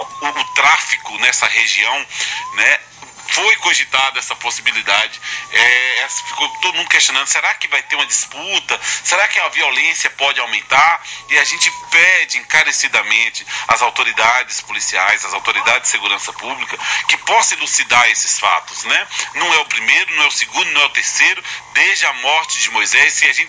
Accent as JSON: {"language": "Portuguese", "town": "Vitória da Conquista", "region": "Bahia", "country": "Brazil", "tie": "born or raised there", "said": "O Guarani, eu nasci e me criei no Guarani, conheço as pessoas do Guarani. É um bairro tradicional, um dos mais tradicionais de Vitória da Conquista"}